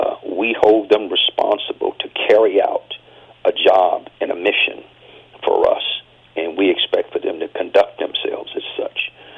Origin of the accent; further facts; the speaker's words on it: United States; It's the fault of all of us as American citizens, because we have some responsibility.